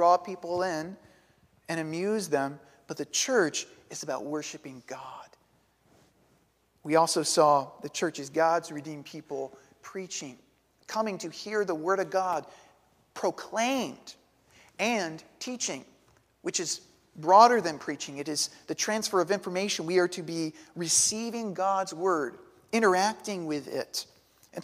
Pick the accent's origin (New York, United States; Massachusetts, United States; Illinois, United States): New York, United States; Queens; Well, I grew up in Queens